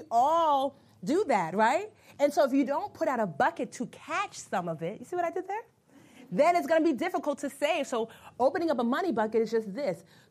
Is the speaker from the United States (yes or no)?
no; Nigeria; So I'm Nigerian, so it's jollof rice.